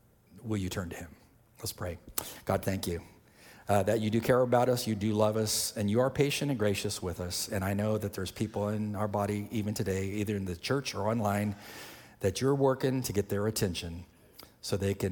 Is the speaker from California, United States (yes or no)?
yes; California, United States; So he spent 33 days in the Betty Ford Center in Palm Springs near my hometown where I grew up.